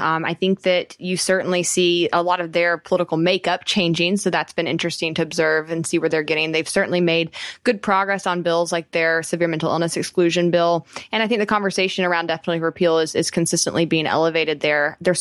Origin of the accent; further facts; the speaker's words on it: Tennessee, United States; being a Southerner from Tennessee and having lived there